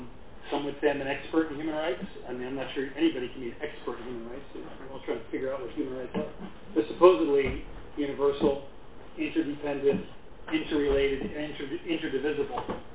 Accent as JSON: {"language": "English", "country": "United States", "said": "I am an American."}